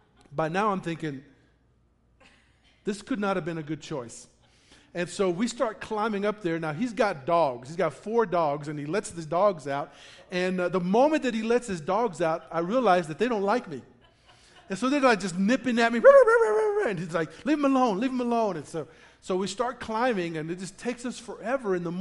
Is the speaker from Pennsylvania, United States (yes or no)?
no; Texas, United States; moved away; When I first moved to New Mexico, I moved here from Texas. My family and I moved here from Texas October of 2000. And I grew up in West Texas